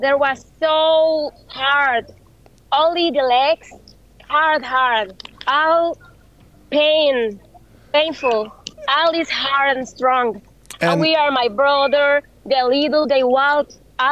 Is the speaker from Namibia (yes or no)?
no; Venezuela; English is a second language; We're from Venezuela.